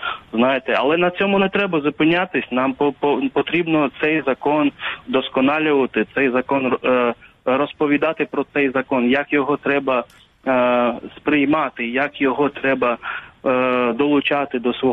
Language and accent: Ukrainian; Crimea, Ukraine; Так, ми кримчани, як ніхто розуміємо, да, після окупації